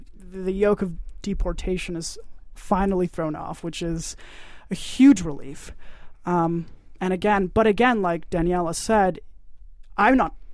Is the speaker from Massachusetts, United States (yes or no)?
yes; Boston, Massachusetts, United States; up here in Boston all my life. I've gone to Boston public schools. I think I'm the typical child growing up in Boston.